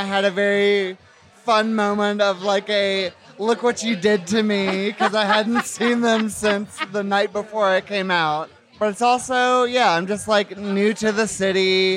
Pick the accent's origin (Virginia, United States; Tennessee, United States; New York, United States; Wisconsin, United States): Tennessee, United States; I'm from the South. I'm from Tennessee. I got seasonal work up here